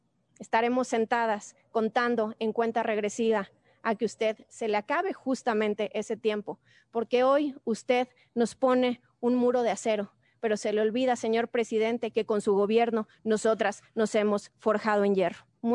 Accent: Mexico; ¿Qué tenemos nosotras como mexicanas?

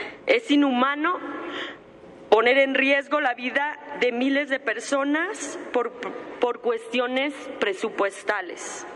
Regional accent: Mexico; porque todos somos mexicanos.

